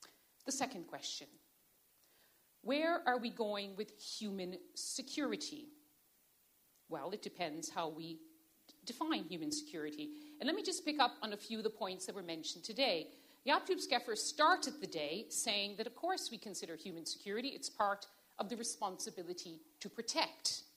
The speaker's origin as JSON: {"language": "English", "country": "Canada", "said": "and I am from Canada."}